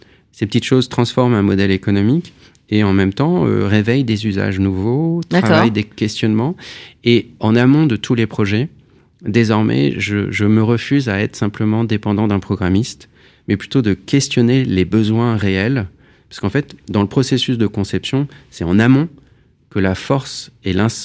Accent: France; ça me permet de savoir si finalement j'aime ce que je suis en tant que français

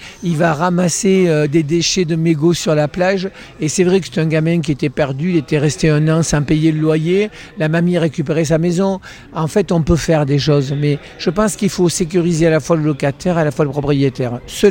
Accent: Paris, Île-de-France, France; Donc je suis parisien, j'ai mon petit appart à Paris

